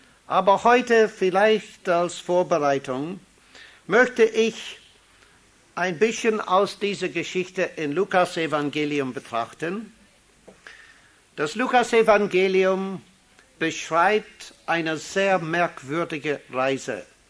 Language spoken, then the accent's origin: German; Ireland; German is a second language; Zunächst einmal, ich stamme aus Irland.